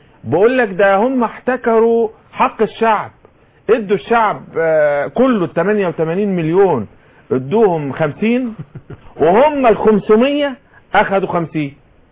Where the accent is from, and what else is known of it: Egypt